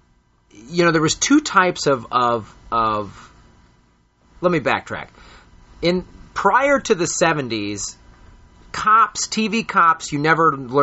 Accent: Midwest, United States; First of all, growing up in the Midwest, it's this wonderful postcard for Hawaii.

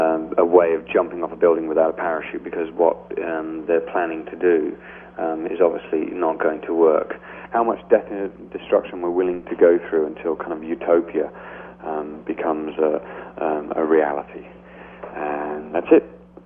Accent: Mountain View, California, United States; Here in the Bay Area, I'm from Mountain View, which is in the South Bay

